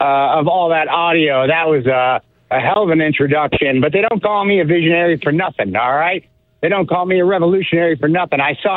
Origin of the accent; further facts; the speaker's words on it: Davenport, Iowa, United States; Yeah, I'm from Iowa. I grew up there in Davenport. Spent most of my life there. Still consider it my home. It'll always be my home.